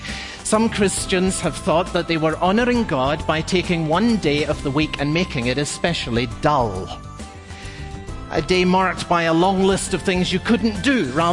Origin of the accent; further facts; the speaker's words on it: Scotland, United Kingdom; this is embarrassing, but I'm from Scotland.